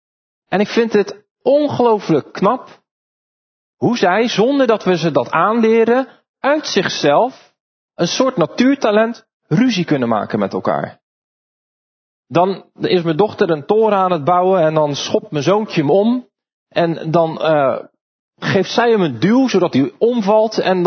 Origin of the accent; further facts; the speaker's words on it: Dordrecht, South Holland, Netherlands; Ik kom uit Dordrecht.